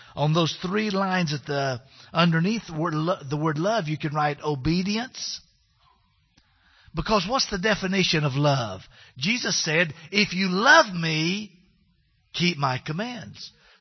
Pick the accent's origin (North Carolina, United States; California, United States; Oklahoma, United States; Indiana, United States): North Carolina, United States; We've sang in Hebrew and sang in Greek, and I'm from North Carolina, so English is about as tough as I can handle this morning.